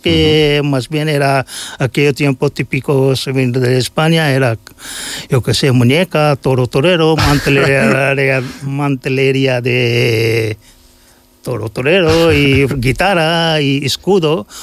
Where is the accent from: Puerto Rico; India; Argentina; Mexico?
India; Spanish is a second language; now in Mallorca, Spain; Ya soy más español, más mallorquín que hindú. Pero mi raíz es mi raíz, mi tierra es mi tierra.